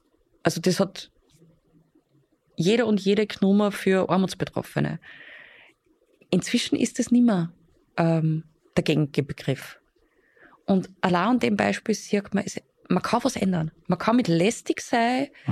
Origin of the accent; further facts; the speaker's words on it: Upper Austria, Austria; Zumindest bei uns in Oberösterreich.